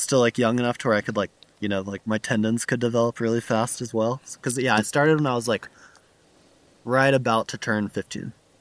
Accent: Chattanooga, Tennessee, United States; like I'm from Chattanooga, Tennessee, which is like there's actually like phenomenal climbing there as well. So I like, you know, grew up super close to like phenomenal outdoor climbing

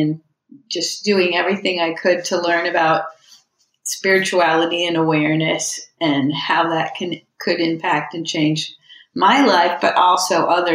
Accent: Florida, United States; Sure. I grew up in Florida, and I've always been involved in the arts and creative writing and writing.

